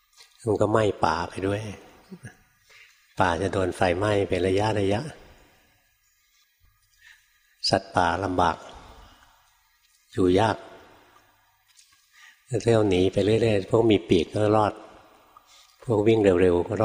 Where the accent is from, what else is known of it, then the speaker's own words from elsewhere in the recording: Bangkok, Thailand; now in Nonthaburi, Thailand; หลวงพ่ออยู่ในกรุงเทพเกิดในกรุงเทพตอนเด็กๆนะอากาศก็ดีนะกรุงเทพ